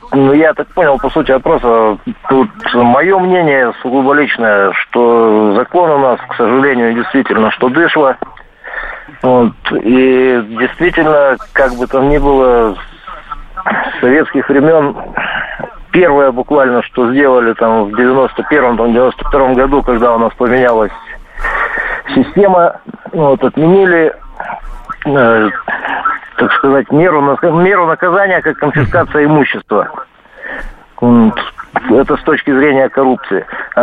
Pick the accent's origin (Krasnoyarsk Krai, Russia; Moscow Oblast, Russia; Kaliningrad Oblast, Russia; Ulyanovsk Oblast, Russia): Krasnoyarsk Krai, Russia; Krasnoyarsk; я из Красноярска